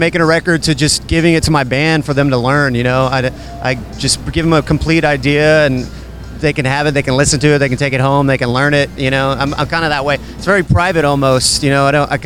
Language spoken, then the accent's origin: English; Texas, United States; I'm the one from Texas, gotta represent Texas, baby.